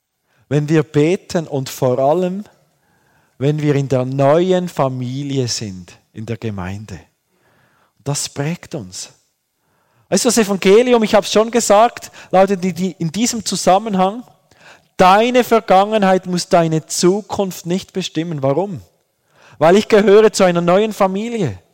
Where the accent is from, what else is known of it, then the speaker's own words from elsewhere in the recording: Fribourg, Switzerland; Und ich wurde oft ausgelacht wegen meinem Dialekt. So. Ich bin im Kanton Freiburg aufgewachsen, an der Grenze zum Kanton Bern, also total deutschsprachig so. Und ich wollte ein wunderbares, reines Berndeutsch sprechen. So. Aber meine Eltern waren Thurgauer.